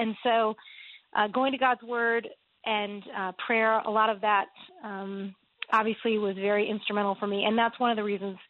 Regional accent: Virginia, United States; I grew up in the Washington, D.C. area, just a few minutes outside of D.C. in Virginia

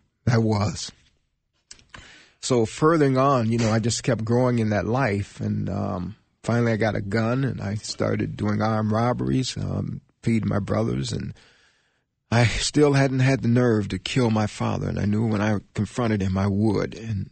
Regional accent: Selma, Alabama, United States; born there; I was born in Selma, Alabama, and to a wonderful, wonderful family.

